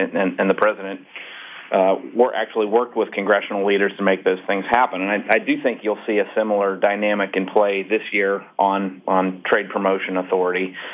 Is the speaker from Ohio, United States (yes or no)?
yes; Cincinnati, Ohio, United States; There's one in Cincinnati, my hometown